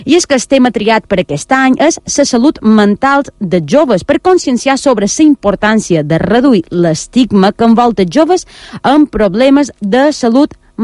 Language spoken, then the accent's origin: Catalan; Balearic Islands, Spain; jo venc del meu poble de veure ballar els cossiers.